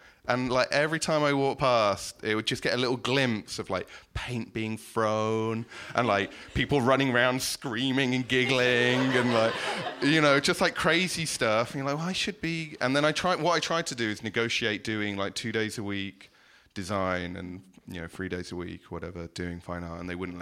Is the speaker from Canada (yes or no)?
no; England, United Kingdom; I grew up in England